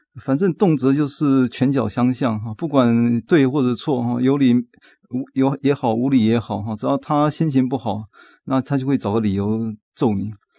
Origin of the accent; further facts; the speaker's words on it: Taiwan; 是因为的确我因为在眷村长大，那其实我的家庭还算完整。